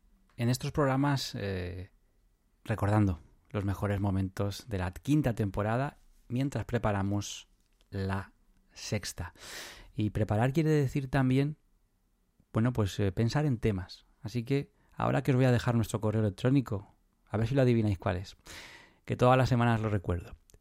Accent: Fresno de Torote, Community of Madrid, Spain; pero como es mi pueblo, pues yo hago lo que quiera. Y es algo muy curioso porque es de los pocos pueblos que se pueden considerar así, abandonados.

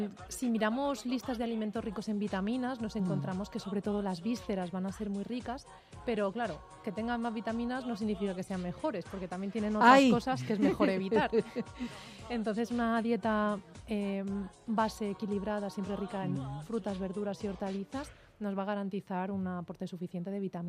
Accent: Torrevieja, Valencian Community, Spain; De Torrevieja.

